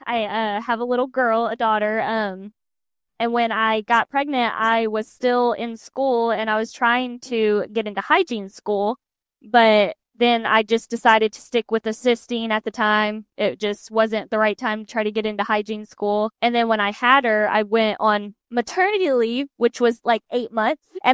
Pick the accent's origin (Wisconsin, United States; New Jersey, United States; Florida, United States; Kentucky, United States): Kentucky, United States; Henderson; So I'm born and raised in Henderson, Kentucky, not from Indiana. I'm from Kentucky